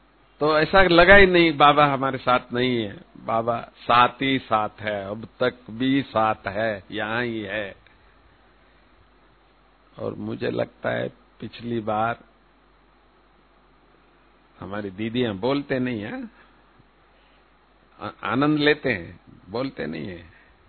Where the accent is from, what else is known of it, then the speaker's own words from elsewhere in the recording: South India, India; मैं साउथ से हूं